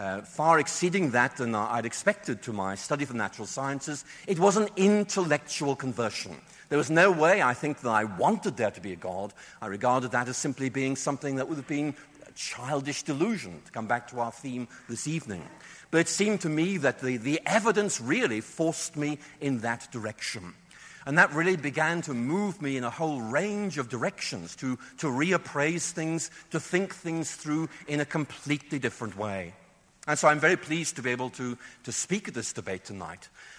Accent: Northern Ireland, United Kingdom; Because when I was young, growing up in Northern Ireland, I was an atheist.

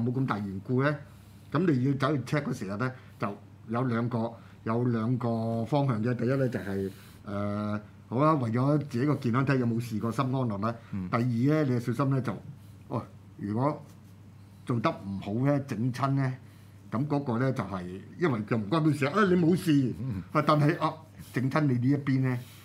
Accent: Guangdong, China; accent: Cantonese; 尤其是我係廣東人咧，係廣東音啊

